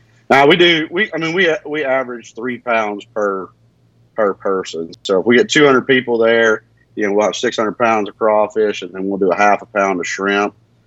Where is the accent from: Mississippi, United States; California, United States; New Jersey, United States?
Mississippi, United States; I don't math, but I'm from Mississippi.